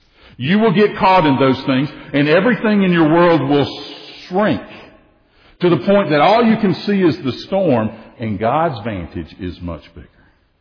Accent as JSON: {"language": "English", "country": "United States", "tie": "born or raised there", "said": "Now, I grew up on the Tennessee River. I grew up on the waters."}